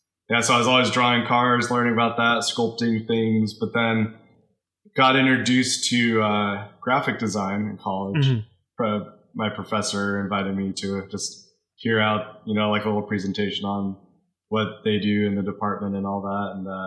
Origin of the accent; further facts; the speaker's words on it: Kearney, Nebraska, United States; now in Texas, United States; So I grew up in small town, Nebraska, actually, a town called Kearney, Nebraska. And, yeah, I was, grew up and lived there for 20 some years. And then, I've been in Texas for like 7 years.